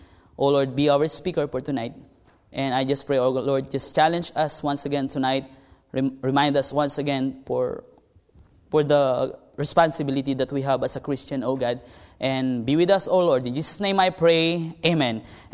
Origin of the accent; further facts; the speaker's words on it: Ohio, United States; So I am from Ohio, but I will not preach you the acronym Ohio.